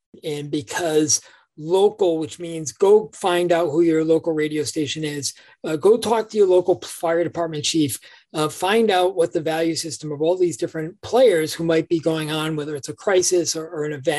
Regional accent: Rhode Island, United States; accent: Rhode Island; now in Cape Cod, United States; don't want to hear me living in Cape Cod with my Rhode Island accent and my PhD

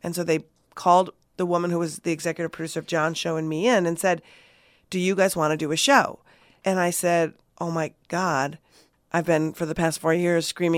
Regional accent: Minnesota, United States; I'm from Minnesota and you're nice to people.

